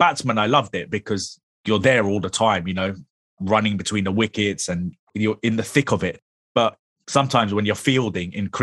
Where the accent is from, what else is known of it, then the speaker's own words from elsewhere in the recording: London, United Kingdom; I grew up in the complete opposite end of London. I grew up in Northwest London.